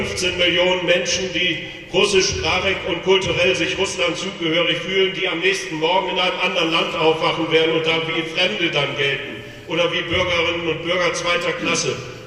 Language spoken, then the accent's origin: German; Berlin, Germany; Also wir sind ja hier im schönen Schwaben in Baden-Württemberg. Ich bin aus Berlin.